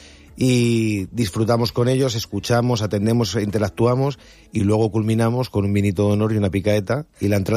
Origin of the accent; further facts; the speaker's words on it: Alcobendas, Community of Madrid, Spain; now in Marina Baixa, Spain; yo soy madrileño, soy de Alcobendas. Y he participado en diversos talleres literarios de la Comunidad de Madrid y he conocido grandísimos poetas y ya tenía una red creada y llevo aquí viviendo más de 20 y tantos años